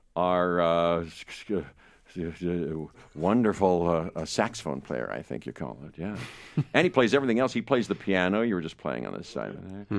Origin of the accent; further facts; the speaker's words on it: Pittsburgh, Pennsylvania, United States; I'm from Pittsburgh, and my mom and my parents had this friend, Mildred Snitzer.